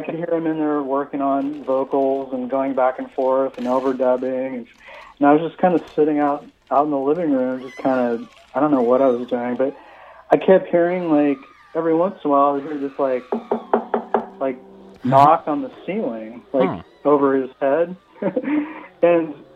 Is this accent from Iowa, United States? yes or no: no; Salem, Oregon, United States; Well, I grew up in the Willamette Valley in Salem, and there's actually a lot of pretty creepy towns around Salem.